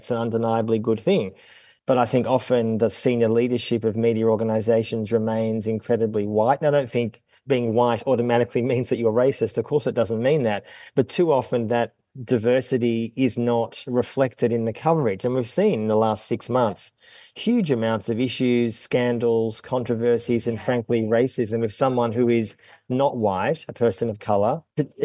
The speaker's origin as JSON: {"language": "English", "town": "Melbourne", "region": "Victoria", "country": "Australia", "tie": "born or raised there", "said": "when I was growing up in Melbourne, I grew up in Melbourne in the mid-70s and 80s"}